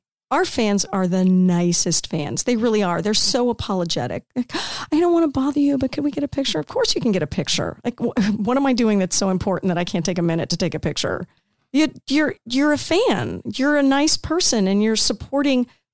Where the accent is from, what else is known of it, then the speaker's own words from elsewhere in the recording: Indiana, United States; That seems silly because … from Indiana.